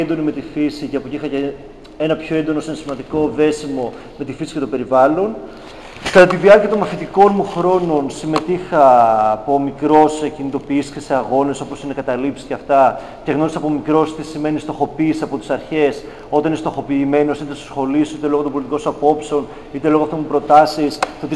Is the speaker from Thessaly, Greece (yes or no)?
no; Arta, Epirus, Greece; γεννήθηκα 31 Αυγούστου 89 στην Άρτα. Μεγάλωσα στην Άρτα και τα καλοκαίρια είχα επαφή με το χωριό μου, τους μονεσικούς Άρτας, το οποίο βρίσκεται ανάμεσα στην οροστηρά της Πίνμου και στα Τζουμέρκα